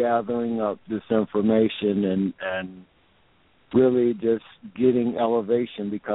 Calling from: New Mexico, United States; Well, greetings, Sister Viata. I'm calling you from New Mexico.

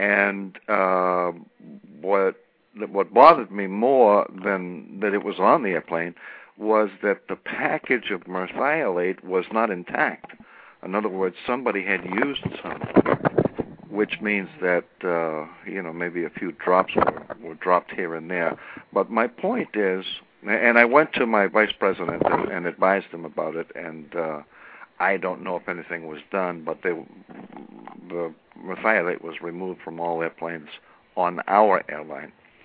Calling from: Massachusetts, United States; from Massachusetts. I work for an airline for 28 years.

